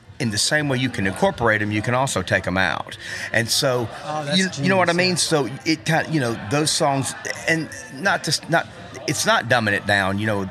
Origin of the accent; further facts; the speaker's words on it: Auburn, Alabama, United States; now in Tuscaloosa, United States; Yeah, he went to school at Auburn, and that's my hometown.